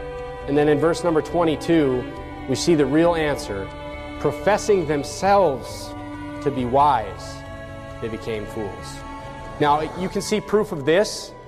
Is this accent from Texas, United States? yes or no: no; North Dakota, United States; I'm from North Dakota. We go ice fishing. We drive on lakes and we drill a hole through the ice and we drop a line and we fish.